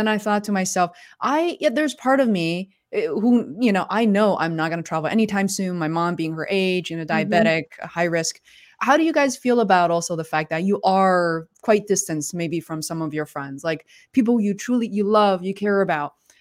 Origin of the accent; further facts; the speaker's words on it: Beijing, China; also born or lived in Boston; Growing up in Beijing, you know, our home wasn't spacious, but it was like, okay, cool.